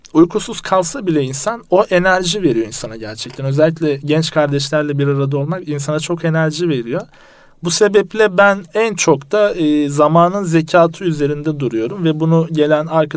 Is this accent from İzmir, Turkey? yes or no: no; Istanbul, Turkey; Ben aslında doğma büyüme Kasımpaşalıyım. Geçmiş yıla kadar da Kasımpaşa'da ikamet ediyordum.